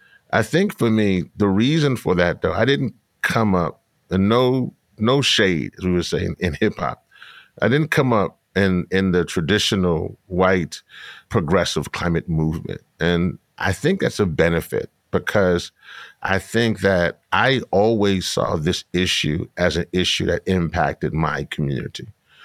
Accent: Louisiana, United States

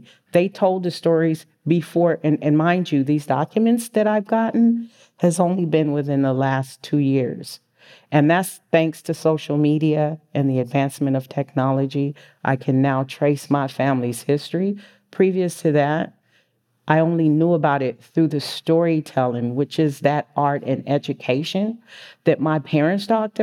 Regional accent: San Francisco, California, United States; Well, fortunately, I grew up in San Francisco.

